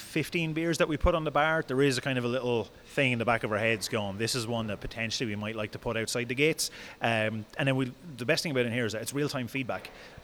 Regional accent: Carlow, Leinster, Ireland; And I'm from Carlo on the Wexford border originally, so that is the smell of my childhood coming through

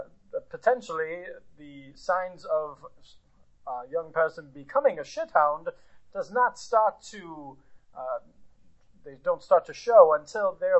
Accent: New York, United States; I'm from upstate New York.

